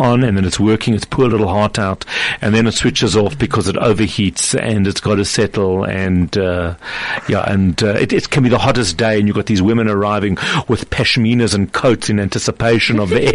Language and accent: English; South Africa; We're talking business, and we're talking South African companies that make us proud.